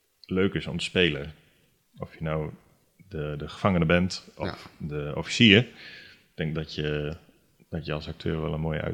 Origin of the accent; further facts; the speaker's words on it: Netherlands; Als Nederlanders.